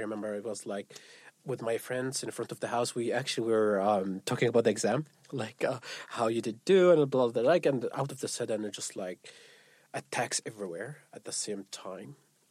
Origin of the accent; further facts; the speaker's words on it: Gaza City, Gaza Strip, Palestine; English is a second language; I grew up in like a small house with my family in Gaza City.